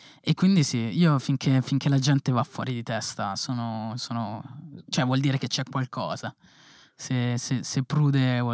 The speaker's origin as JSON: {"language": "Italian", "town": "Milan", "region": "Lombardy", "country": "Italy", "said": "Non sul fatto che sono di Milano, che lì è..."}